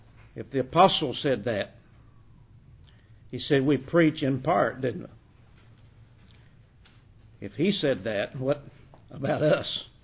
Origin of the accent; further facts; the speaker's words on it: Kentucky, United States; moved away as an adult; now in Virginia, United States; From a boy who was born and raised in Kentucky, which at the time I thought was the only state on earth. And now, having lived in the gorgeous state of Virginia for 22 years